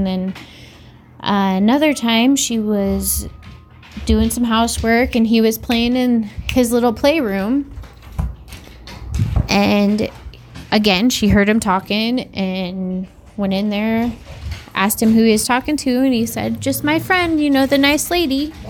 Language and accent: English; Oregon, United States; I am from Eastern Oregon, and I have quite a few stories.